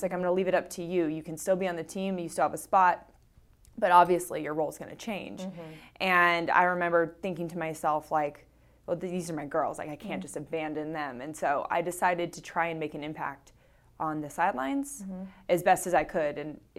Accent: California, United States; now in Folsom, United States; I grew up in Orange County.

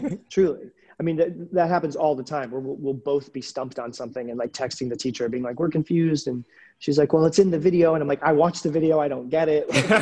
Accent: Massachusetts, United States; Like, I grew up in the Berkshires.

